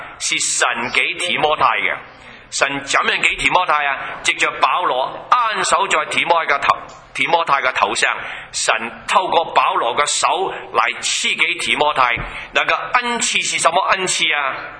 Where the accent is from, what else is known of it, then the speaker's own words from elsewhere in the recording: China; 我们中国人不是聋人的后裔，我们中国人是神的儿子儿女，是神教我的。